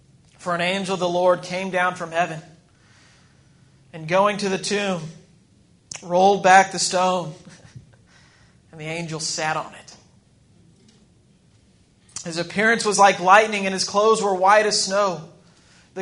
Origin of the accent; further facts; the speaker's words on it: Texas, United States; I'm from Texas, so I still wear jeans.